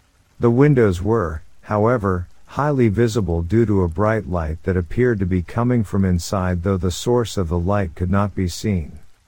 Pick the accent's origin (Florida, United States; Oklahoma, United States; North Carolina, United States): North Carolina, United States; I'm from Western North Carolina in the Blue Ridge Mountains. I'm a deer hunter